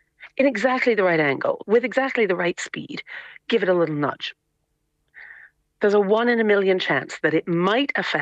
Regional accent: Canada; now in Cork, Ireland; Now I grew up in Canada

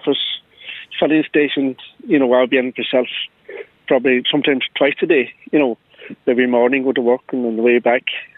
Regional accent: Creeslough, Ulster, Ireland; I'm from Creaseley, yeah.

